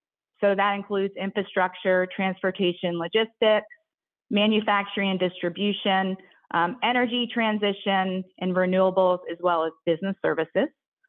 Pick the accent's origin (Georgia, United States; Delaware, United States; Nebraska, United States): Delaware, United States; now in Virginia, United States; I'm originally from Delaware and have deep family roots to Arkansas. I currently reside in Northern Virginia